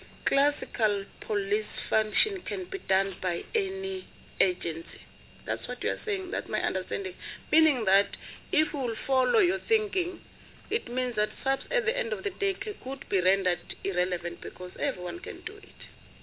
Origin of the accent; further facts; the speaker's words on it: Mpumalanga, South Africa; I'm from Mpumalanga, remember I said.